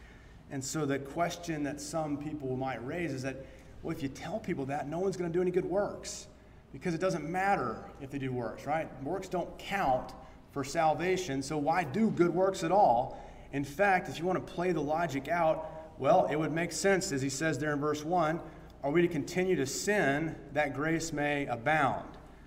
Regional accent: Arkansas, United States; accent: Arkansas; So I'm an English speaker, but only broken Arkansas English, so bear with me.

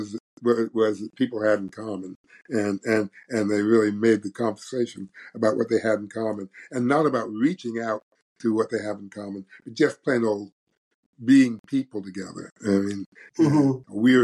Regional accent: United States; seeing myself as an American and as a black person and trying to reconcile the two in every interaction.

